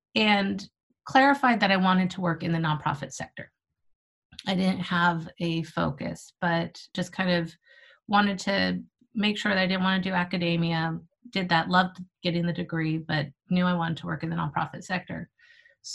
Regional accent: Paradise, California, United States; So I grew up in Paradise and I went to college and then I did AmeriCorps.

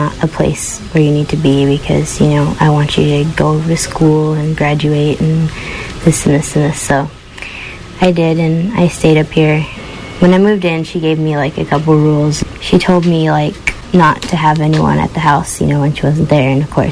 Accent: Sanger, California, United States; I'm from Sanger. It's like a little town that's outside of Fresno.

